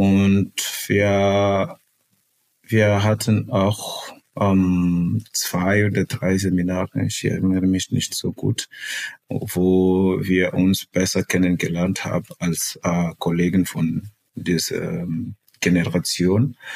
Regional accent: Mozambique; German is a second language; Okay, also … ich komme aus Mosambik und ich habe meinen Freiwilligendienst in Deutschland gemacht, in Leipzig, seit 2021 bis 2022.

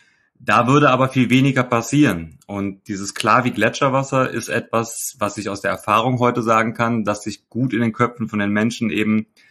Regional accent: Cologne, North Rhine-Westphalia, Germany; now in Kirn, Germany; Ich werde jetzt schlanke 40 Jahre, lebe seit ganz kurzem in Kirn, bin aber eigentlich gebürtiger Kölner und mein Herz wird wohl auch für immer dort bleiben. Kirn liegt im Hunsrück.

